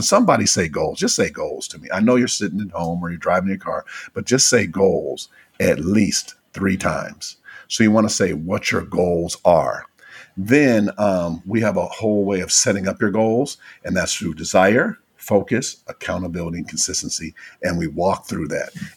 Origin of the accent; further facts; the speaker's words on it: Minnesota, United States; I grew up in the Midwest in Minnesota.